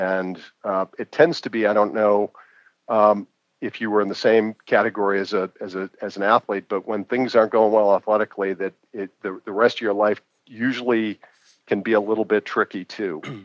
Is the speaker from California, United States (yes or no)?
no; Boston, Massachusetts, United States; growing up in Boston, being successful as a team and being a part of that, and we'd get 60 or 70,000 people at our games in college.